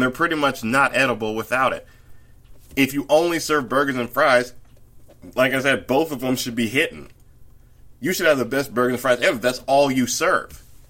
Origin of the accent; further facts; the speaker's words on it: the South, United States; that is my analysis as a Southerner